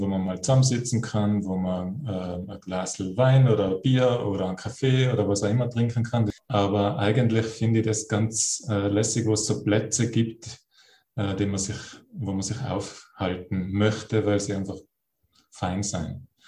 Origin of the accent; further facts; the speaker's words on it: Landeck, Tyrol, Austria; Also, ich bin zwar nicht da aufgewachsen in der Stadt, ich bin in Landeck aufgewachsen.